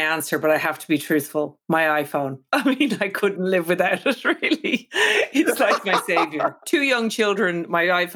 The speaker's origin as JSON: {"language": "English", "country": "Ireland", "tie": "born or raised there", "said": "I was brought up in Ireland and I didn't have any skiing in my life until I was in my 20s. I wasn't brought up near the ocean at all"}